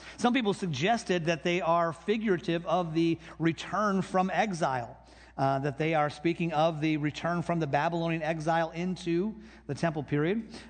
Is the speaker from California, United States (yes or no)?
no; Michigan, United States; I grew up in Michigan, where everybody went up north for the weekend.